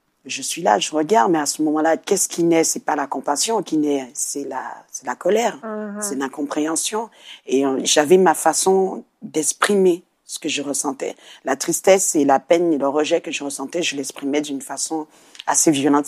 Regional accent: France; now in French Antilles; Donc, c'est vrai que j'ai grandi en France, donc j'avais des petits camarades de classe et tout.

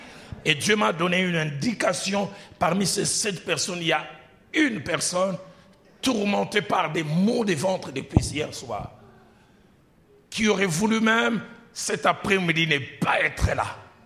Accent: DR Congo; J'ai vu un jour chez moi au Congo, pour ceux qui connaissent Kinshasa

